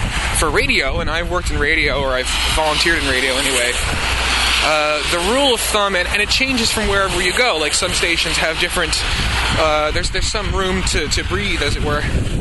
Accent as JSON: {"language": "English", "country": "Canada", "said": "being that I am also Canadian."}